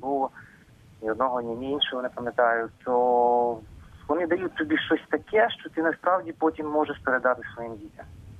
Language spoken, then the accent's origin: Ukrainian; Chernivtsi, Chernivtsi Oblast, Ukraine; Я народився в Чернівцях, це на Поділлі.